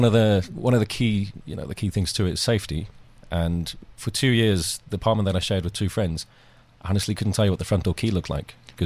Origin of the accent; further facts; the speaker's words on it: South Africa; now in Dubai, United Arab Emirates; Born and bred in South Africa.